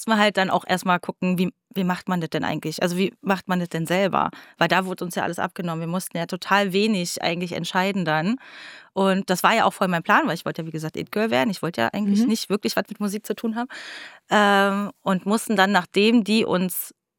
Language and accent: German; Schöneiche, Brandenburg, Germany; Aus dem Osten, aus Schöneiche, also so Rand-Berlin.